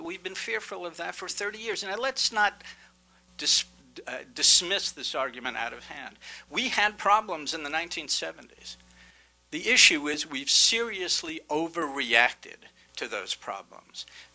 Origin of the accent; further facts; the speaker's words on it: New York, United States; even though I'm a New Yorker, I'm a little bit encouraged these days